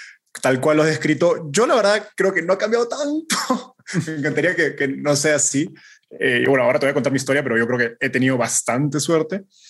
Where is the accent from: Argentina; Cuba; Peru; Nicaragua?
Peru; moved away as an adult; now in Mexico; Yo siempre empiezo diciendo que soy un peruano viviendo en México hace 2 años